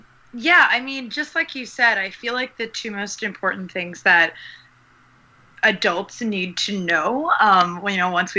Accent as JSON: {"language": "English", "region": "East Coast", "country": "United States", "lives_now": "San Francisco Bay Area, United States", "said": "I am from the East Coast originally, now residing in the San Francisco Bay Area."}